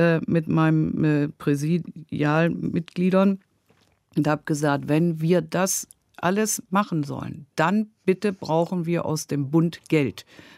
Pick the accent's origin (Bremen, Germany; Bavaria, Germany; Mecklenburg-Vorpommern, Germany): Bremen, Germany; now in Frankfurt, Germany; Hier in Frankfurt heißen die Wasserhäuschen. Bei uns in Bremen heißen die Buden.